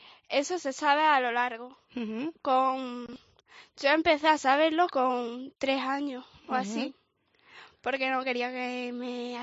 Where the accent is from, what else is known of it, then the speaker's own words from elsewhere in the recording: Mérida, Extremadura, Spain; born there; Pues yo me considero de Mérida y Calamonte porque nací en Mérida.